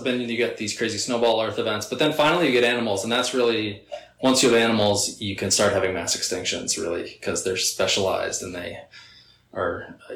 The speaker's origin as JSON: {"language": "English", "region": "New England", "country": "United States", "said": "So I'm from New England, where if you hike around Maine or New Hampshire, you can see on the rocks these things called glacial striations"}